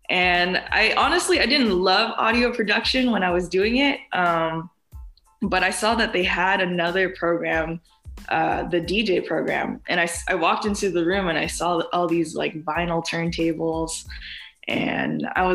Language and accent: English; San Francisco, California, United States; I've been DJing for about 6-7 years now, and I'm from San Francisco.